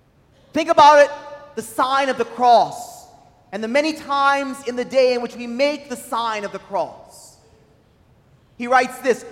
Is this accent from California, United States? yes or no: no; New Orleans, Louisiana, United States; If you're like me, born and raised in New Orleans, you're probably a YAT.